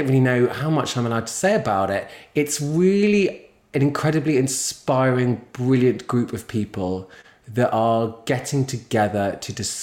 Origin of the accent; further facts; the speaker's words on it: London, United Kingdom; I'm a Londoner born and raised.